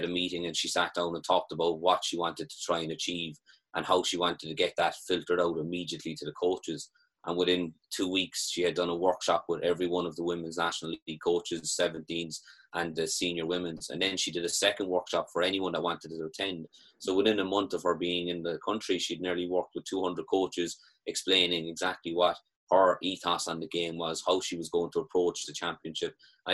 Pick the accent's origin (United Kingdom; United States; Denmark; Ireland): Ireland; Bandon, Munster; Conor's obviously from my hometown, Bandon, and would have played with our club and would be very close with my younger brother.